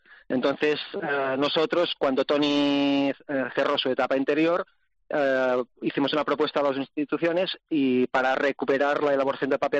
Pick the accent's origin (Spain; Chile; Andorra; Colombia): Spain; Catalonia; Somos catalanes